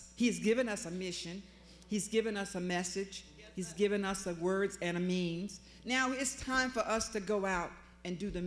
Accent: the South, United States; And I'm from the South, so maybe y'all doing something new up north. But when I was raised, a deaconess and a deacon was missionaries.

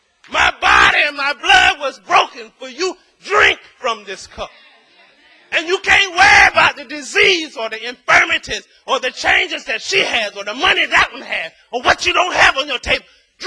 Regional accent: the South, United States; I'm from the South. You want it cold.

